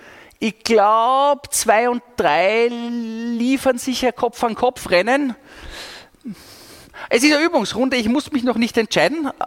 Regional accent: Austria; wir sind Österreicher, also in Österreich müsst ihr wissen, wir sind alle ein bisschen neidig.

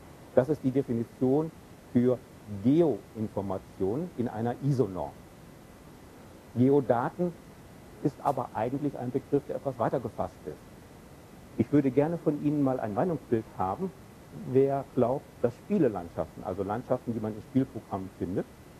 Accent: Bielefeld, North Rhine-Westphalia, Germany; In Bielefeld ist ja, wo ich herkomme, das ist ja so eine Stadt, die so ein bisschen rundlich ist, von der Größe her durchaus mit München vergleichbar, nur nicht von der Einwohnerzahl her, also ein paar weniger.

